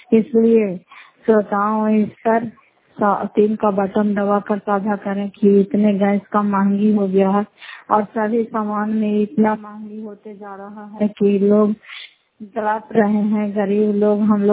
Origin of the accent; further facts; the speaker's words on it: Fatehpur, Bihar, India; घर फतेहपुर, पंचायत मकरौता, जिला नालंदा, करातसरा ब्लॉक की निवासी हूँ।